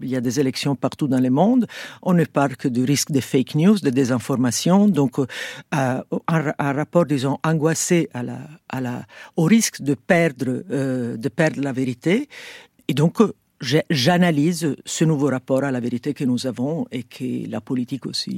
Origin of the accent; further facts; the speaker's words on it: Italy; French is a second language; Enfin, moi, je viens de l'Italie, comme on peut entendre.